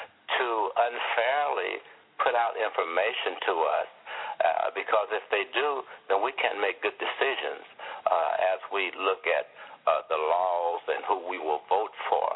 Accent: Alton, Illinois, United States; So I conceived this idea, being born and raised in Alton, Illinois, that is the place where Elijah P. Lovejoy came from St. Louis to print a newspaper

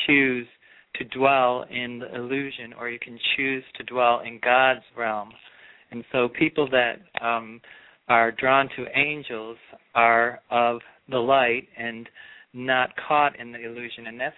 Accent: North Carolina, United States; I'm from North Carolina.

